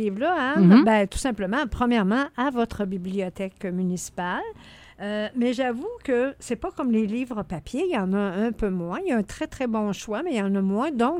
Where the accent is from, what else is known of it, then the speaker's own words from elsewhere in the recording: Quebec, Canada; accent: Quebec; quand on écoute un livre québécois, ben on n'a pas à s'habituer à l'accent. Là.